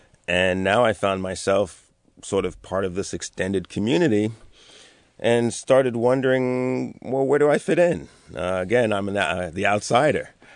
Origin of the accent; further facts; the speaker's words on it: New York City, New York, United States; I grew up in Harlem.